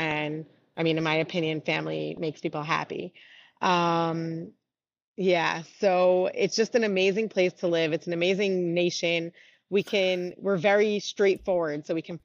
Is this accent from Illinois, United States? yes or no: no; New Jersey, United States; But I grew up in New Jersey in a Jewish Orthodox family, Orthodox community. Went to a Jewish day school, and Israel was just always part of the conversation